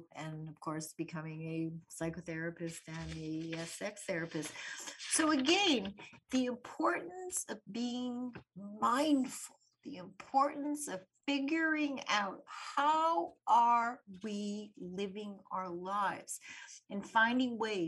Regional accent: Winnipeg, Manitoba, Canada; When I was a little girl growing up in Winnipeg

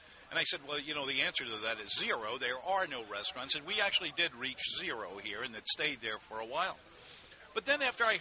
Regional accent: New Orleans, Louisiana, United States; born there; now in New Orleans, United States; I was born on Mardi Gras. That's not a joke. I really was. And I'm as New Orleans a guy as you can possibly have. I've never been out of the city for more than, well, now 6 weeks at a time.

